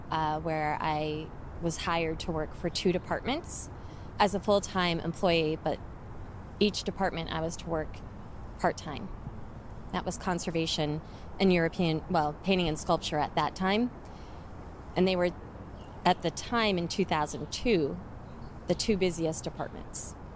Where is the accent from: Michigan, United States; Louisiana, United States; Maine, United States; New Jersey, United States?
Maine, United States; I have a degree in art history, a bachelor's degree, and I came from Maine